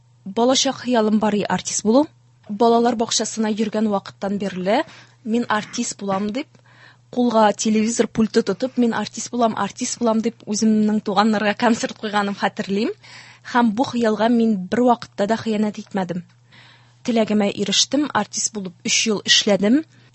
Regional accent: Berbash, Tatarstan, Russia; now in Nurma, Russia; Мин Балташ кызы, туган авылым Бербаш һәм мин моның белән бик горурланам.

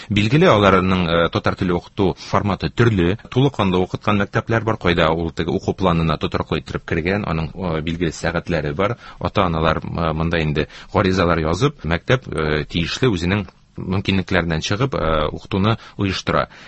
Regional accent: Bashkortostan, Russia; Мин үзем Башкортстан егете

